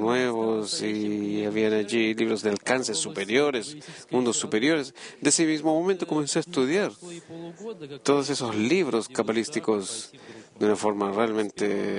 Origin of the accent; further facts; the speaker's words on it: Saint Petersburg, Russia; Yo soy de San Petersburgo